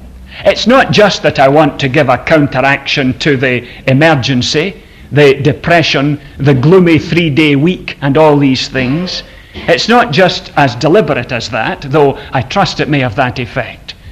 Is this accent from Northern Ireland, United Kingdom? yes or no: no; Scotland, United Kingdom; It's neglected because as Scottish people, we're a bit afraid of emotion.